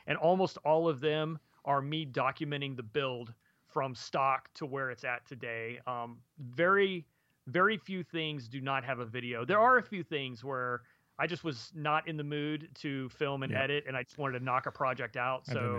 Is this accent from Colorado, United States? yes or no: yes; Colorado, United States; now in Maryland, United States; which we're not used to here in Maryland, like we didn't even really think about it. Even though I'm from Colorado